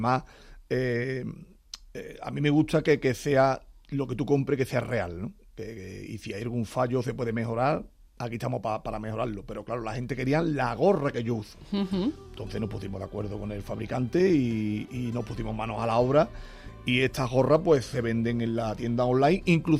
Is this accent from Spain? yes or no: yes; Mairena del Aljarafe, Andalusia, Spain; now in Santiponce, Spain; Pues soy de Mairena del Jarafe, un pueblo muy cerquita de Sevilla. Lo que pasa que hay un pueblo que también le tengo muchísimo cariño, que me ha acogido con... Bueno, estoy encantado, que llevo ya prácticamente casi 14 años viviendo en él, que es Santiponce